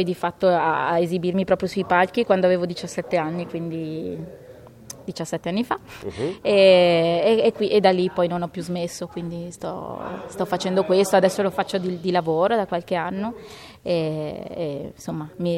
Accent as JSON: {"language": "Italian", "town": "Auronzo di Cadore", "region": "Veneto", "country": "Italy", "lives_now": "Treviso, Italy", "said": "Io sono originaria del Cadore, sì, di Auronzo di Cadore, però vivo a Treviso da qualche anno."}